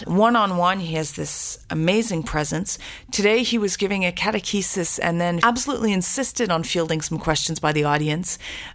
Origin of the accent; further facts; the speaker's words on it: Ottawa, Ontario, Canada; I am new to Quebec myself. I'm originally from Ottawa. I've been in the diocese only since January.